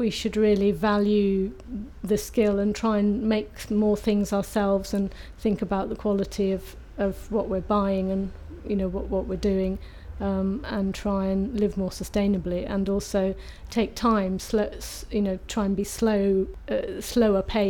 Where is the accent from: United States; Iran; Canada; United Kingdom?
United Kingdom; Birmingham, West Midlands; My date of birth is the 17th of June 1965 and I'm from Birmingham.